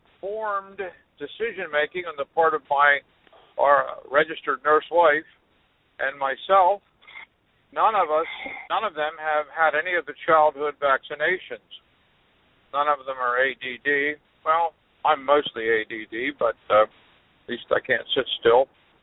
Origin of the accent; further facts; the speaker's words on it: Mountville, Pennsylvania, United States; from Mountville, Pennsylvania.